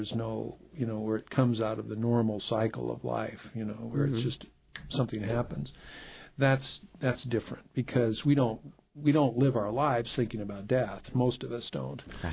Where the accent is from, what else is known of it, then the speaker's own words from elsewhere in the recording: Nebraska, United States; I remember when I grew up in Nebraska, I went to a truck stop.